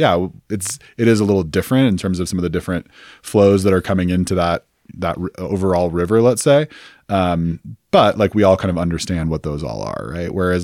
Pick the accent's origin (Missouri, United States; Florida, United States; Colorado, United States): Colorado, United States; Boulder; When people who were growing up in Boulder in the 70s, right? Like, or 80s, you know, were experiencing. And so it was changing. But I think about it from the perspective of, I certainly appreciate growing up in a place where there was one high school.